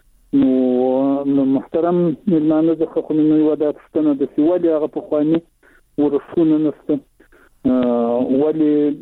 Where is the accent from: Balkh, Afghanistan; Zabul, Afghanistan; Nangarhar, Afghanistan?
Zabul, Afghanistan; هم د زابل ولایت شاجیل ولسوالی.